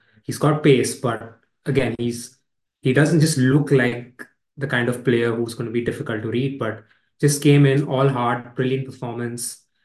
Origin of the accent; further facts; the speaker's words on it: India; But yeah, as an Indian cricket fan, I'm definitely happy.